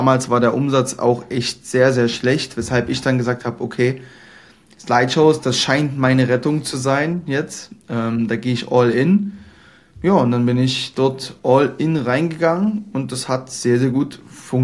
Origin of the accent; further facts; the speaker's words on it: Dresden, Saxony, Germany; habe hier in Dresden, also ich komme aus Dresden